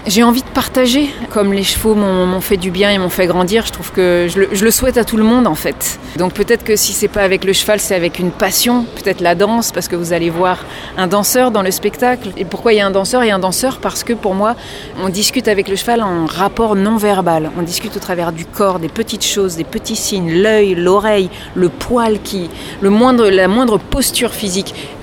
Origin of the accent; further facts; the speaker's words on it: Brittany, France; je suis originaire de Bretagne.